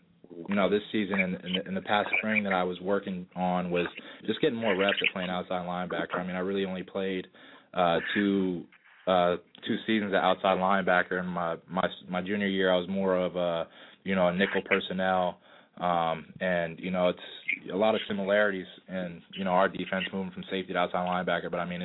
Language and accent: English; Tinton Falls, New Jersey, United States; Monmouth County. Grew up in Tin Falls.